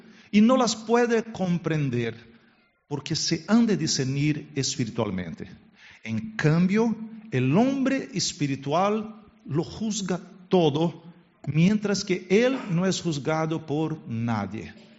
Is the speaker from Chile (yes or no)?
no; Brazil; Spanish is a second language; es que en mi país, en Brasil, el mejor equipo que hay se llama